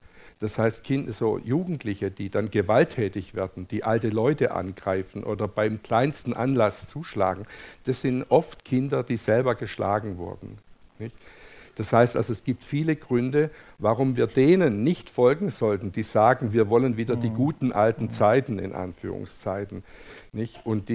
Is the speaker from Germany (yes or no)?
yes; Germany; Sie hier in Österreich und wir bei uns in Deutschland